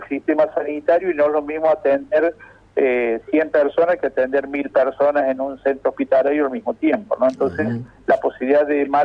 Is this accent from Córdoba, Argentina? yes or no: yes; Córdoba, Argentina; Soy de Córdoba, por las dudas.